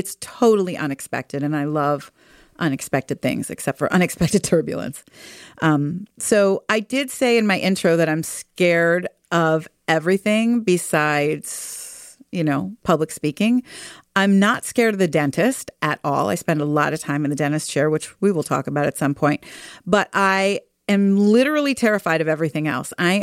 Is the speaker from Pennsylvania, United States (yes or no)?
yes; Philadelphia, Pennsylvania, United States; And it happened to be filmed in my hometown of Philadelphia.